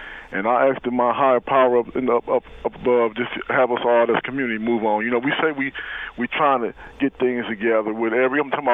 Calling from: Chicago, Illinois, United States; So y'all, you know, I'm listening from Chicago.

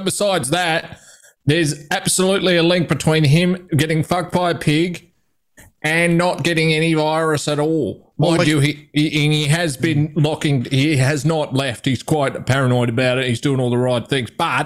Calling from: Narre Warren, Victoria, Australia; I'm calling in from Narre Warren.

